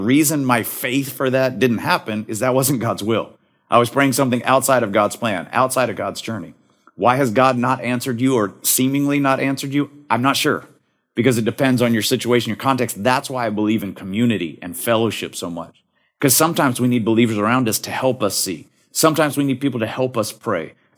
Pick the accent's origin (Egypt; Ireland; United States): United States; Texas; I grew up in West Texas, and sometimes the entire sky would be brown with dirt.